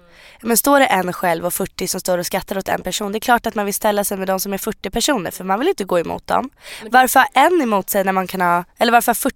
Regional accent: Sweden; Jag är född i Sverige. Jag har bott i Sverige hela mitt liv. Liksom, jag kan svenska hur bra som helst.

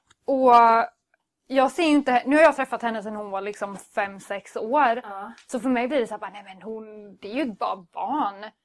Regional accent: Huskvarna, Jönköping County, Sweden; now in Växjö, Sweden; Jag är uppvuxen utanför Jönköping, Huskvarna, Aneby, de trakterna. Ja, jag är lantisbrud i grund och botten.

